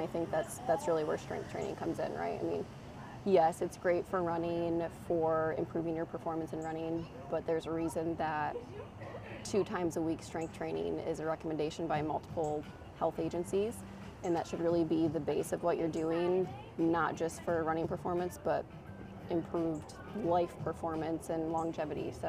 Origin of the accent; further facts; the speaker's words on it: Muskegon, Michigan, United States; I am from Muskegon, Michigan. Pretty small town on west coast of Michigan.